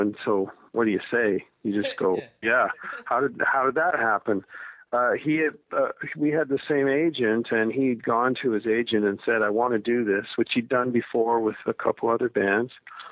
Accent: Canada; We were in being Canadian.

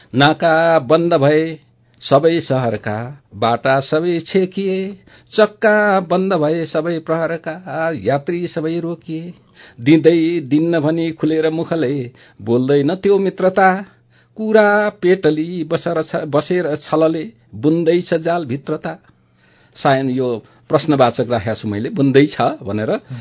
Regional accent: Chandranigahapur, Madhesh Province, Nepal; also born or lived in Kavrepalanchok; हामी त्यहाँबाट मेरो पिताजी बसाइँ सर्ने क्रममा हामी रौतहट गएर मेरो बाल्यकाल चाहिँ रौतहटको चन्द्र निगाहपुर भन्ने ठाउँमा बित्यो।

